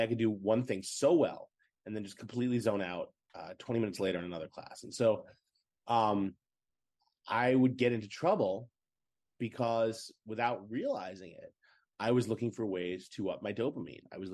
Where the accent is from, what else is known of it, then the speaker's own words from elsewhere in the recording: New York City, New York, United States; So growing up in the New York City public school system, I was diagnosed with something called sit down, you're disrupting the class.